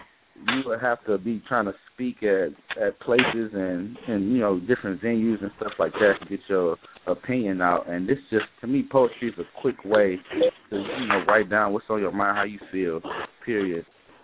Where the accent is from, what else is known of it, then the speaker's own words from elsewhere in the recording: Detroit, Michigan, United States; I'm from Detroit, Michigan.